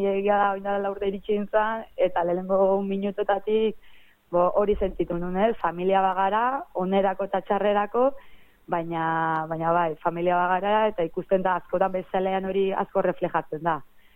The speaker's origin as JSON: {"language": "Basque", "town": "Arrasate-Mondragón", "region": "Basque Country", "country": "Spain", "said": "Bai, ni Arrasatearra naiz"}